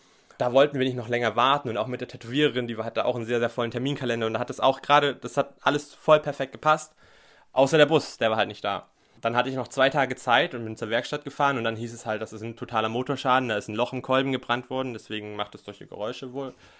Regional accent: Thuringia, Germany; born there; Ich bin in Thüringen geboren.

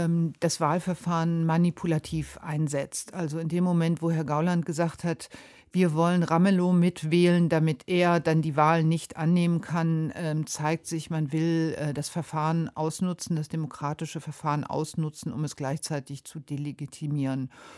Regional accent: Schleswig-Holstein, Germany; Ich bin an der Ostsee aufgewachsen, meine Großmutter hat mir noch viel vom Krieg erzählt. Es kamen Flüchtlinge direkt durch die Neustädter Bucht, wo ich geboren wurde.

